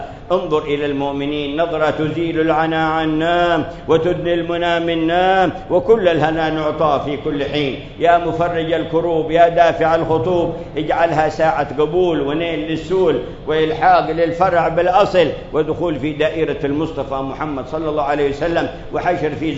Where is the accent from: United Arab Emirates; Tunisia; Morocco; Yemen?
Yemen